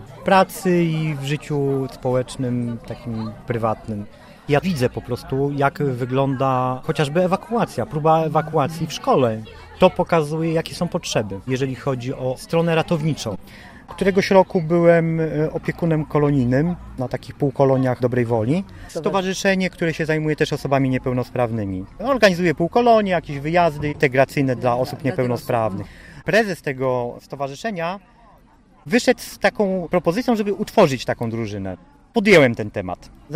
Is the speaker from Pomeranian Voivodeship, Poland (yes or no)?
no; Warsaw, Masovian Voivodeship, Poland; Moje związki ze strażą dosyć późno się zaczęły tak naprawdę, bo ja się wychowałem w Warszawie.